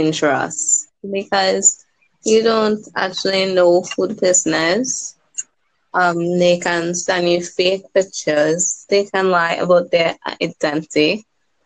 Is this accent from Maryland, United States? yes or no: no; California, United States; I'm from California.